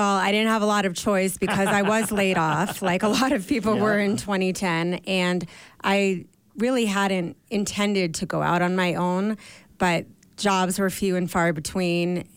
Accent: New York, United States; now in Park City, United States; Well, I am a New Yorker who moved to Park City back in 2001.

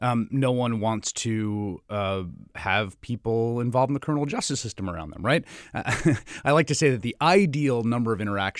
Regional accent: New York City, New York, United States; And I grew up in New York City in the 1980s and 90s. I grew up in the Bronx.

